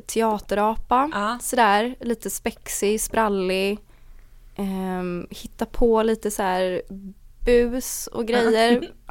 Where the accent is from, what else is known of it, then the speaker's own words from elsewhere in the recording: Österåker, Stockholm County, Sweden; also born or lived in Danderyd; Men så har jag ju alltid bott i typ Österåkers kommun.